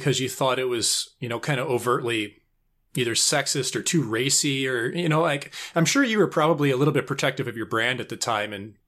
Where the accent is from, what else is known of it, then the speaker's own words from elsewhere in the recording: St. Louis, Missouri, United States; And I was from St. Louis, where nobody had ever played in the NHL before.